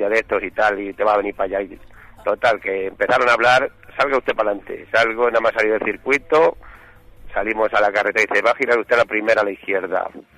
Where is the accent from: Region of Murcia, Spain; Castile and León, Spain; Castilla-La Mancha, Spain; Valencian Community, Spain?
Castilla-La Mancha, Spain; Valdepeñas; now in Madrid, Spain; Nos fuimos allá a La Mancha, que yo soy de la de Valdepeña y tal.